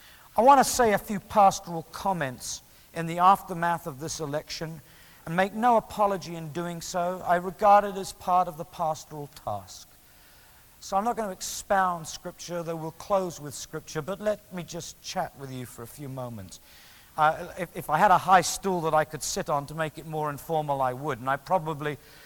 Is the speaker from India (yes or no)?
no; England, United Kingdom; now in Washington, United States; I still find myself slightly quizzical about being an Englishman in Washington, D.C.